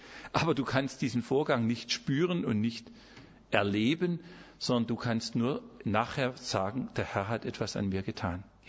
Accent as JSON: {"language": "German", "country": "Germany", "said": "Ich bin Deutscher, ihr seid Österreicher"}